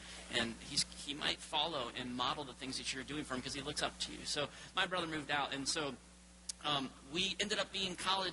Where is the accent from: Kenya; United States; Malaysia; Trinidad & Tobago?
United States; Florida; I grew up in South Florida, in West Palm Beach is where I went to college.